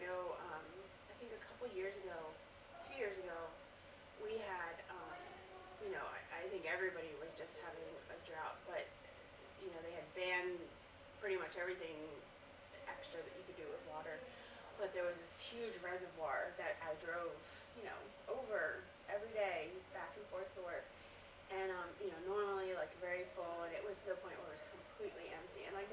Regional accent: Pennsylvania, United States; And I grew up in the Poconos, so.

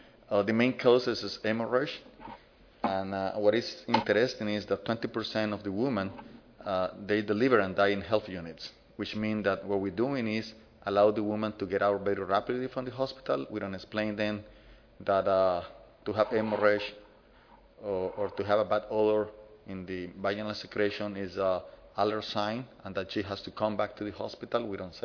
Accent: Nicaragua; English is a second language; I'm from Nicaragua.

